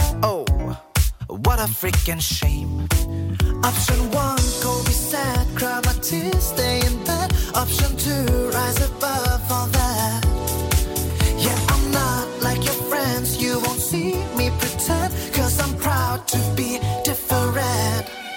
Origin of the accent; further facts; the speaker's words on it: Münnerstadt, Bavaria, Germany; moved away; ich bin im Asylheim aufgewachsen, in Münnerstadt. Und im Jahr 2000 wurden wir abgeschoben